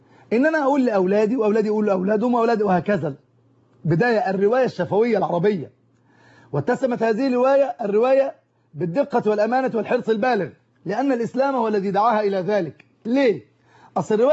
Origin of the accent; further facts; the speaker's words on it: Cairo, Cairo Governorate, Egypt; احنا ليه احنا كمصريين او كقاهريين على وجه التحديد اكثر اللهجات خليط وهجين ما بين لغات العالم؟